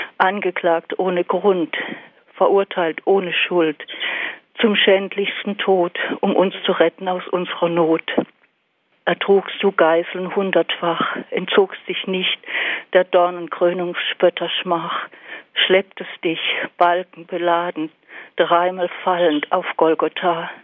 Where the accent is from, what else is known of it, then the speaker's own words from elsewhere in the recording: Malsch, Baden-Württemberg, Germany; ich bin aus Malsch